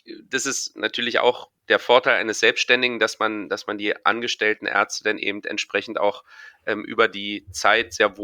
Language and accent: German; Berlin, Germany; glücklicherweise für mich als Berliner